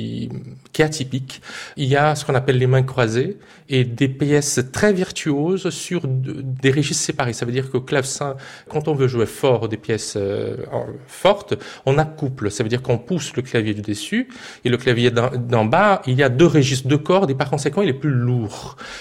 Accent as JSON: {"language": "French", "region": "Mato Grosso", "country": "Brazil", "tie": "born or raised there", "also_born_or_lived": "Minas Gerais", "said": "Je suis né au Minas Gerais, mais mon père était médecin et il était appelé partout dans le pays. Et mon enfance, j'ai passé dans une région très reculée qui s'appelle le Mato Grosso."}